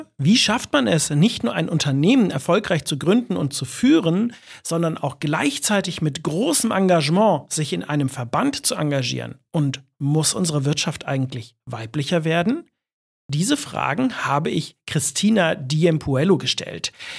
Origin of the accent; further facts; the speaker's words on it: Germany; ich komme aus der Nähe von Hamburg und heute sind wir beide aber in Berlin